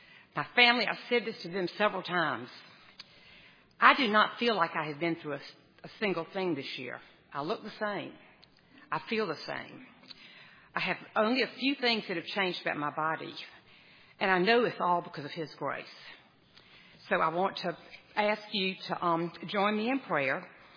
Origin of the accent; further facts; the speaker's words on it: Columbia, United States; We grew up in Columbia, we had daily morning devotionals, and we attended First Presbyterian Church.